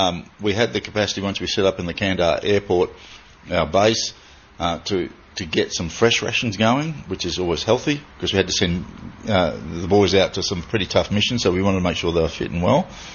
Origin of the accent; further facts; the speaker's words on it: Australia; because we're Australian first.